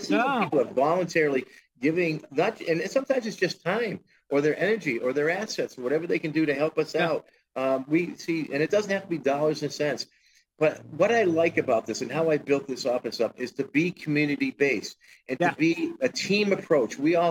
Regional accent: Massachusetts, United States; So I'm proud to say I'm from Berkshire County.

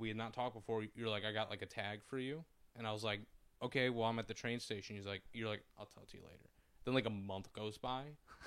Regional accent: Illinois, United States; It was like 30 miles out in the northwest suburbs. Oh, okay. The suburbs of Chicago.

